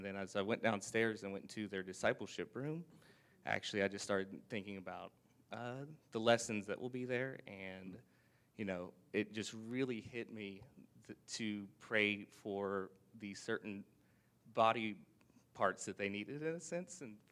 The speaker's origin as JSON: {"language": "English", "town": "Houston", "region": "Texas", "country": "United States", "said": "the fact that there's eight of them in Ohio from so many different places, we're from Houston"}